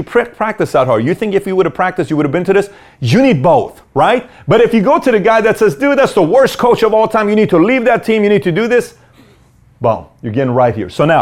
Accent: Iran; I'm Iranian, okay? And I'm going from Iran.

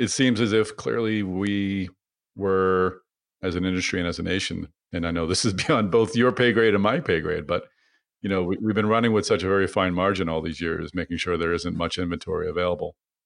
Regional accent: Boston, Massachusetts, United States; That'll be September 24th and 25th, of course, in Boston, my hometown.

